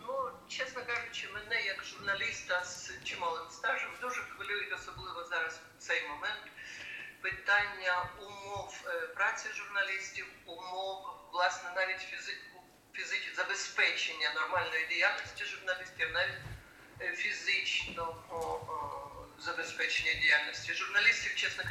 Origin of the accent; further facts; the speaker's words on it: Kherson Oblast, Ukraine; born there; І я журналіст, яка народилася на Херсонщині